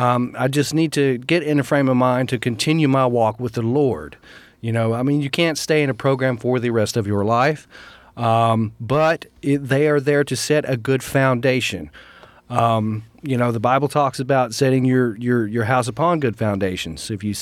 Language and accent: English; North Carolina, United States; Originally, I am from North Carolina.